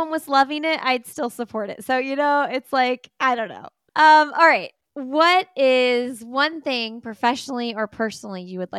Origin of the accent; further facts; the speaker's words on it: Midwest, United States; it'll never flow like a true Southerner because I'm a Midwesterner.